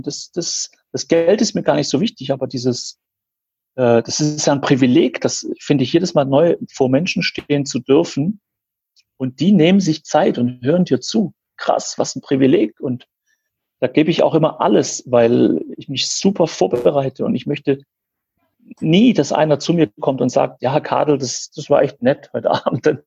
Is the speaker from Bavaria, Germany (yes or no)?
no; Baden-Württemberg, Germany; ich bin Schwabe und ich bin schwäbisch geboren und aufgewachsen.